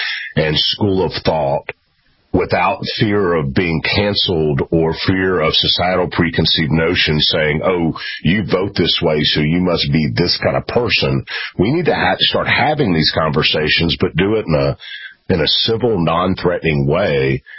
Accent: Memphis, Tennessee, United States; I grew up in Memphis.

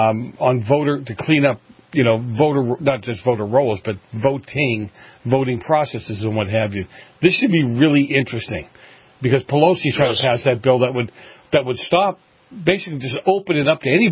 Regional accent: New England, United States; I grew up in New England, as you know. Very different breed, different way of looking at things.

